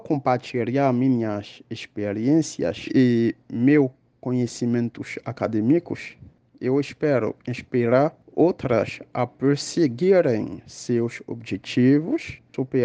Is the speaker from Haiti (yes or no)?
yes; Haiti; Portuguese is a second language; moved away as an adult; now in Brazil; tenho 34 anos de idade, sou haitiano com visto humanitário no Brasil. Eu cheguei no Brasil em 2018